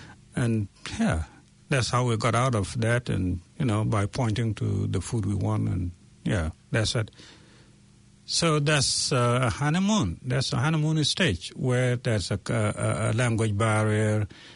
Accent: South Sudan; English is a second language; now in New Zealand; for me, I came originally from South Sudan, and when I came here, the culture here does not match the culture I come from.

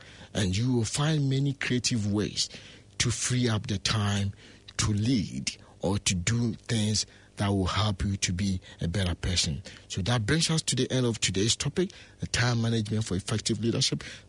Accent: Ghana; I'm originally from Ghana

